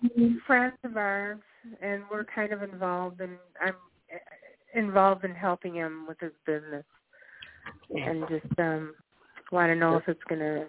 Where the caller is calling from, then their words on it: White Bear Lake, Minnesota, United States; Yes, in White Bear Lake.